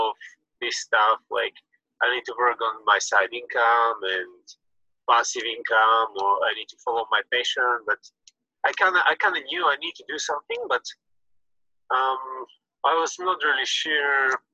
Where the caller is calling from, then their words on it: Germany; English is a second language; So I'm calling you from Germany.